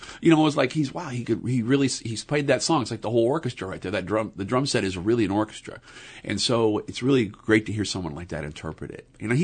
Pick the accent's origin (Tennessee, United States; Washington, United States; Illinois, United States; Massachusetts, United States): Illinois, United States; and I grew up in West Central Illinois, like a farm town. I mean, like smaller than Sitka.